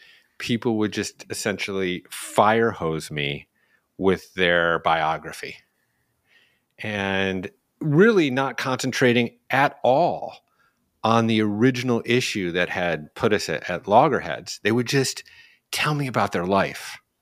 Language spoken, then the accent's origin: English; Chicago, Illinois, United States; born there; yeah, I was born in Chicago.